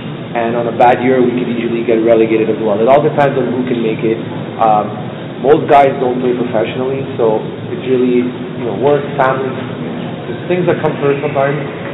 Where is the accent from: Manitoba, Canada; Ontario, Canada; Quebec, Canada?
Quebec, Canada; Montreal; also born or lived in Israel; Well, I was born in Israel. We moved to Montreal. I'm from Montreal in Canada